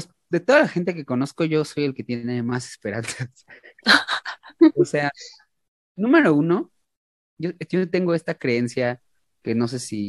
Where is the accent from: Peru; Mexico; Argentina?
Mexico; yo siempre, bueno, como mexicano, ¿no? Así como parte de la sociedad. Y yo quiero creer que México es un país grandioso